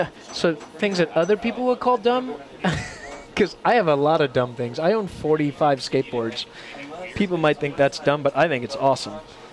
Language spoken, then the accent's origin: English; New York, United States; Growing up on Long Island, you can't not like Seinfeld.